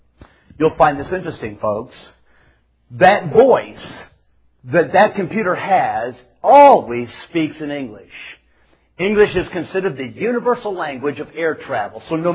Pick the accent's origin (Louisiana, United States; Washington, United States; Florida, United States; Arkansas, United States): Washington, United States; Seattle; I was raised in Seattle. I'm originally from the West Coast.